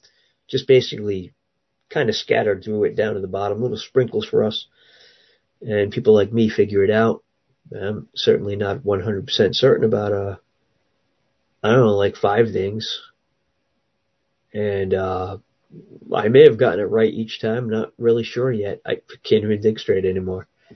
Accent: Providence, Rhode Island, United States; born there; And then I kind of thought it was, I wasn't sure if it was Cranston or Providence, because the hospital there is kind of on the line, kind of right near, at least one of the side roads cuts through the edge of Cranston, not Cranston. But it's definitely Providence.

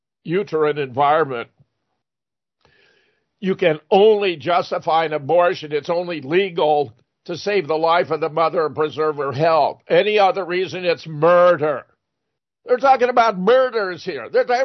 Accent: South Pasadena, California, United States; It's like when I was growing up in South Pasadena in the 50s and in the 60s.

